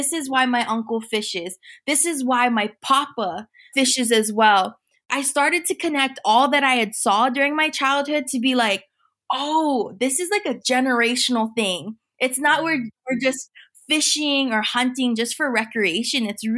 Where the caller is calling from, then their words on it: Hawaii, United States; My pronouns are she, her, and hers, and I'm tuning in from the Big Island of Hawaii.